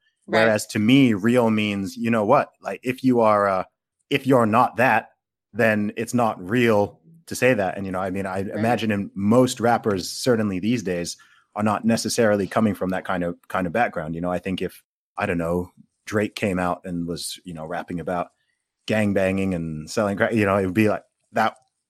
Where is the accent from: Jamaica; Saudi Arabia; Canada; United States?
Saudi Arabia; accent: between American and British; now in United Kingdom; yeah, I grew up in Saudi Arabia. I went to an American school. Yeah, so my accent, as you can probably hear, it's somewhere between American and British.